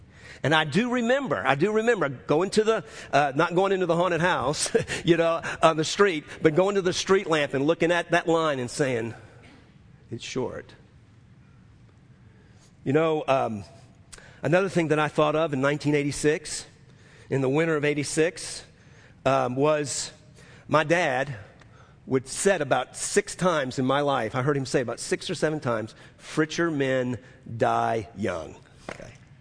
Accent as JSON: {"language": "English", "town": "New Orleans", "region": "Louisiana", "country": "United States", "said": "Well, I'm from New Orleans. There's no cedar except during Christmas."}